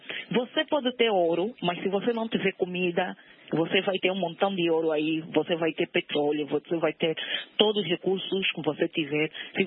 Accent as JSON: {"language": "Portuguese", "region": "Malanje", "country": "Angola", "said": "Olha, eu sou de Malange, me falaram, lá em Malange tem, olha, meninos de rua há demais."}